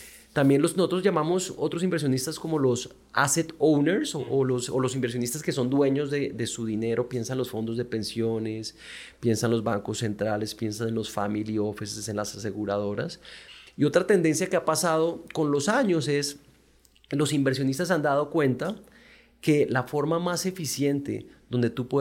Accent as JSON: {"language": "Spanish", "country": "Colombia", "lives_now": "Mexico", "said": "yo soy colombiano mexicanizado"}